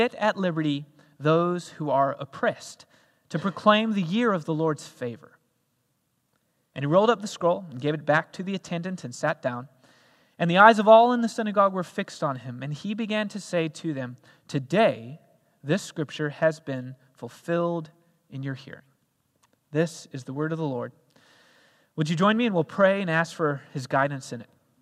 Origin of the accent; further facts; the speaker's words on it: Cape Town, Western Cape, South Africa; moved away as an adult; also born or lived in Boston, Massachusetts; I not only moved out of their house, I moved out of their country as well. So I moved from Cape Town, South Africa, across to Boston, Massachusetts, following a dream, going for it. I was going to study there.